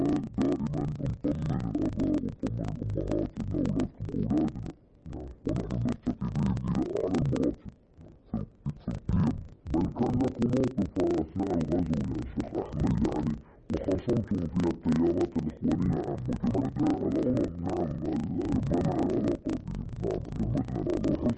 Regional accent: Saudi Arabia; عندنا في السعوديه

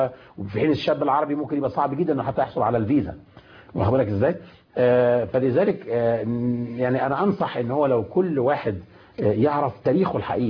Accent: Egypt

